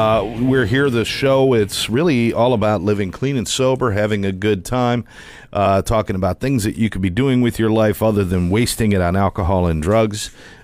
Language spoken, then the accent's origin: English; Syracuse, New York, United States; I'm from New York, too. Yeah, I'm from Syracuse